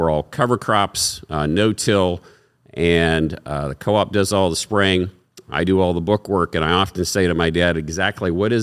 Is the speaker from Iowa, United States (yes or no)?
yes; Baxter, Iowa, United States; So I grew up in central Iowa. Jasper County is my home county. Baxter is my hometown. Grew up on a diversified corn, soy, alfalfa rotation.